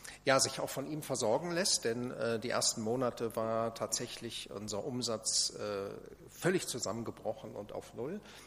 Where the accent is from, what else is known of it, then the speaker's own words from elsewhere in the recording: Lower Saxony, Germany; born there; Ich bin in Niedersachsen geboren und irgendwie dort fühle ich mich auch so heimatlich verbunden, obwohl ich die geringste Zeit dort gewohnt habe.